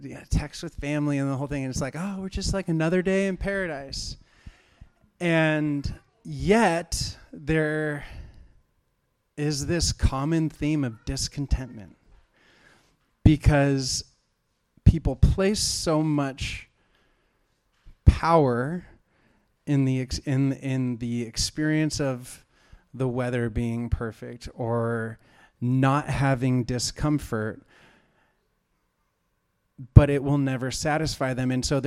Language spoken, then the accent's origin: English; Santa Barbara, California, United States; I grew up in Santa Barbara, California, and it's right on the coast of California.